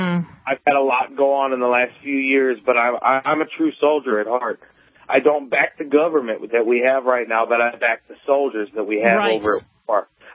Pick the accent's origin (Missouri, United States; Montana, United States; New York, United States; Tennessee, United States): Missouri, United States; The prison in Illinois, well, I'm from Missouri.